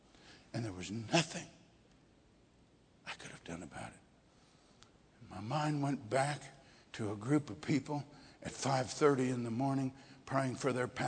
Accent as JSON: {"language": "English", "town": "Kolkata", "region": "West Bengal", "country": "India", "tie": "born there", "also_born_or_lived": "Darjeeling", "said": "I was born in Calcutta, and we went to school in a place called Woodstock, an area called Darjeeling, which is the foothills of the Himalayan mountains."}